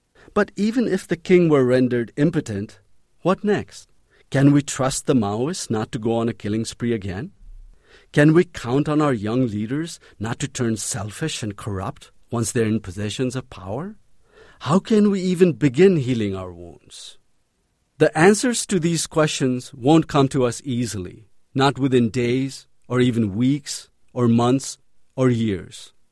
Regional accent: Nepal; English is a second language; As a youngster growing up in Nepal, I learned that the king was the most benevolent of beings, close to God Vishnu.

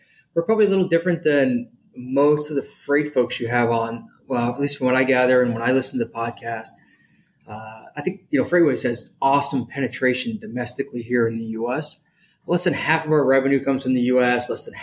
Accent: Pennsylvania, United States; born there; also born or lived in Indianapolis / Chicago / Montana / Portland; But I was born in Pennsylvania, spent some time in Indianapolis, graduated high school in Chicago. Moved out to Montana, went to Montana State, moved to Portland, Oregon.

